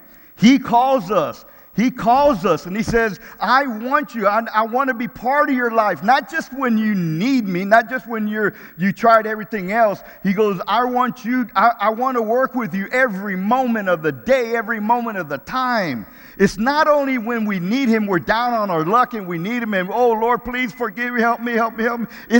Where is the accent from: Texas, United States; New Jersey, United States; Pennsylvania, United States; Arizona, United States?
Texas, United States; I got it. I'm tough enough. I can do this. I'm from Texas. I can handle it.